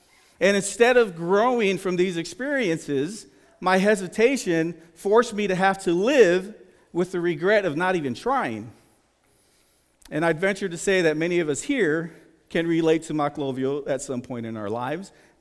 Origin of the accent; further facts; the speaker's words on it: San Antonio, Texas, United States; as most of you know, I was from San Antonio.